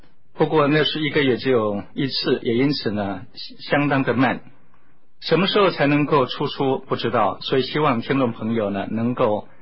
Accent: Xiamen, Fujian, China; also born or lived in Zhangzhou; 最主要的目的还是去看看我从小诞生地，那就是厦门的鼓浪屿，还有到我的故乡漳州去

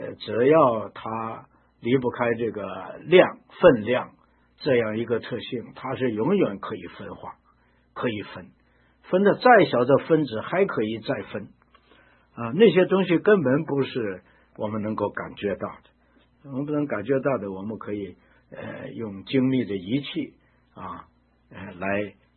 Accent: China; 而我们中国人自古以来就相信这个灵魂不朽

